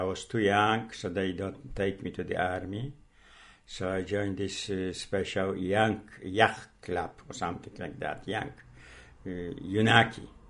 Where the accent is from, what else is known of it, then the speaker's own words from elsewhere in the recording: Lublin, Lublin Voivodeship, Poland; English is a second language; I was born in Poland, in Lublin, just district of Lublin in Poland, yeah. And I was finished school over there.